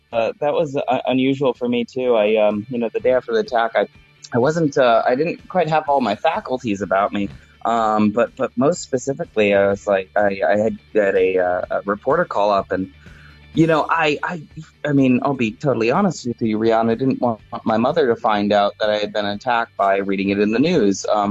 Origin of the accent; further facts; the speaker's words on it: Los Angeles, California, United States; You know, I come from Los Angeles, California.